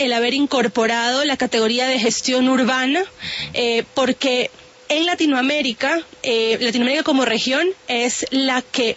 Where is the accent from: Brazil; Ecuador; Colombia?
Ecuador; efectivamente soy de Ecuador